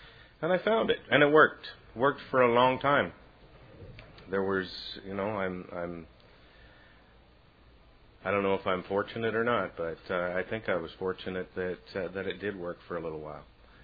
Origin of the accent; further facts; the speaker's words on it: Canada; accent: Canadian; I hope you all can understand me with my Canadian accent, eh?